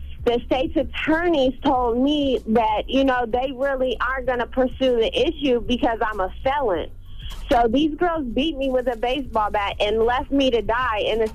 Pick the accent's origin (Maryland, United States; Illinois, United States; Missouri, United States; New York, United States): Illinois, United States; Champaign; I'm from Champaign, Illinois.